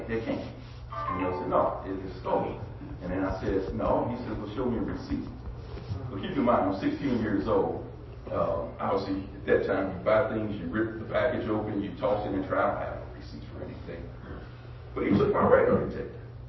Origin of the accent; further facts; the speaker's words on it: United States; So when I was a youngster growing up in North County, I used to get pulled over and get stopped all the time.